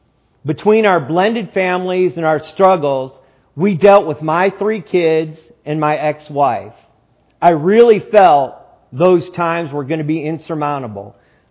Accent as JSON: {"language": "English", "region": "Michigan", "country": "United States", "tie": "born or raised there", "said": "Growing up in Michigan, we had our share of heavy snowfalls during the winters."}